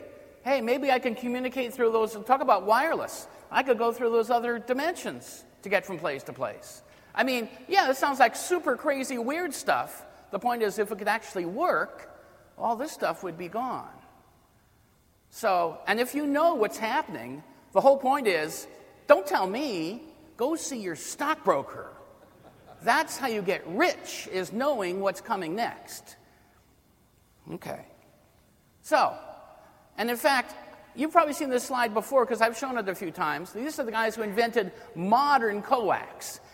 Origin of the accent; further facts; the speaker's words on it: San Francisco, California, United States; because in San Francisco, my hometown, they had the San Francisco Panama Pacific International Exposition